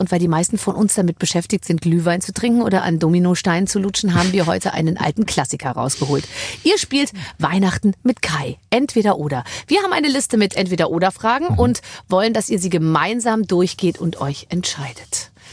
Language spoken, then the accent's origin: German; Munich, Bavaria, Germany; Gebürtig in Leipzig. Ich komme aus München.